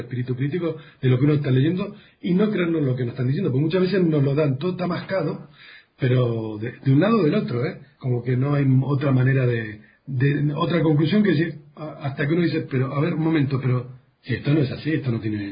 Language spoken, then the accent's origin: Spanish; Argentina; yo soy argentino, he vivido las dictaduras militares en Argentina. Lo he sufrido, he vivido bajo regímenes militares durante muchos años de mi vida